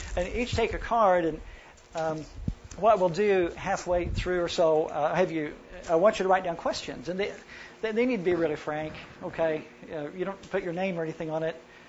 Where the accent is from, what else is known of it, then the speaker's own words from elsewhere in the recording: Oklahoma City, Oklahoma, United States; I grew up in Oklahoma City, and one of the places we'd go as kids was the zoo.